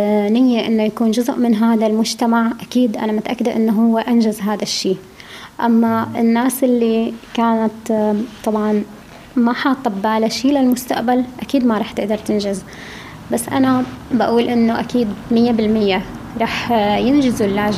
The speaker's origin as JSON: {"language": "German", "country": "Palestine", "also_born_or_lived": "Syria", "second_language": "German", "lives_now": "Germany", "said": "Ich bin Palästinenserin, aber in Syrien geboren."}